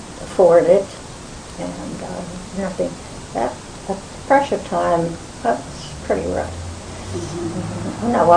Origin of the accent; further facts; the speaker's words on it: St. Louis, Missouri, United States; born there; I was born in St. Louis in 1918 during the flu epidemic.